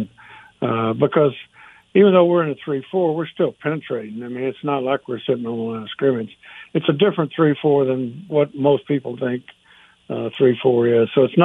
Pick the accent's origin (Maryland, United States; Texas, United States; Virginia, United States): Texas, United States; I'm from Texas. People like people from Texas, you know.